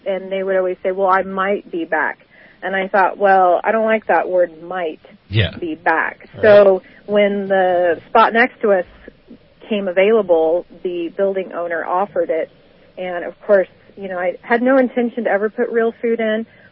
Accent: California, United States; now in Weaverville, United States; So originally born and raised in Sutter County, my husband's Yuba County. We transplanted up here in 2015 for his job

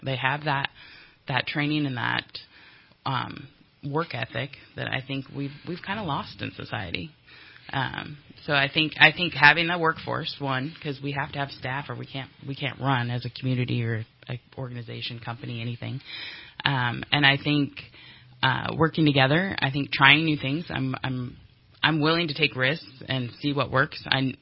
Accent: Doris, California, United States; I grew up in Siskiyou County in a little tiny town called Doris, and then moved over.

